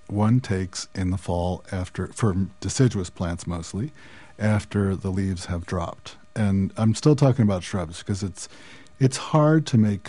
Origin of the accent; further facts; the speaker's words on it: United States; maybe because I'm an American, I like fast results.